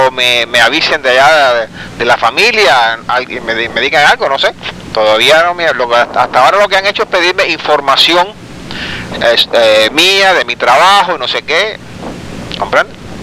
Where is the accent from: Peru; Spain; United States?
United States; born there; Tú sabes que yo soy americano porque nací aquí. Pero estoy inscrito allá como nacido allá. O sea, es una complicación de esa de los exilios tras exilio.